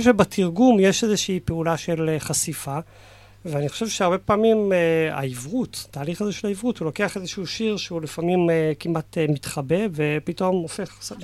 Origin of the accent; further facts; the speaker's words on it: Kibbutz Hatzerim, Southern District, Israel; אני בן קיבוץ חצרים במקור.